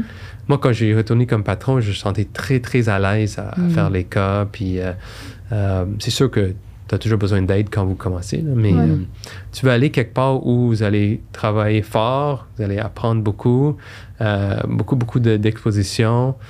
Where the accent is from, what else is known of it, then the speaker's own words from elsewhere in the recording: Montreal, Quebec, Canada; born there; Je voulais toujours revenir. Je suis né à Montréal. Je voulais revenir.